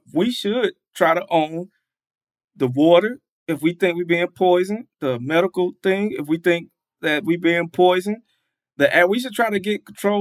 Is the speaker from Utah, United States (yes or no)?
no; Atlanta, Georgia, United States; You know, I'm from Atlanta.